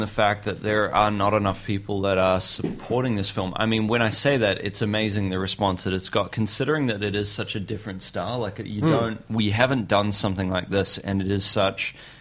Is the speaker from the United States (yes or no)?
no; New Zealand; It's like, as an example, as a New Zealander, everybody raves about...